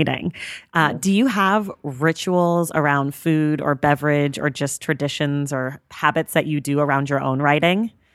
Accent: California, United States; also born or lived in New York; I lived in New York for a while, so I know, I'm familiar with the Dunkin' Donut thing, but I'm a Californian

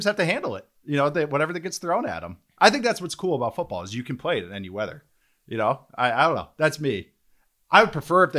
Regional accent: Minneapolis, Minnesota, United States; I grew up in the Kingdom and the Metrodome. So indoor football was very normal to me.

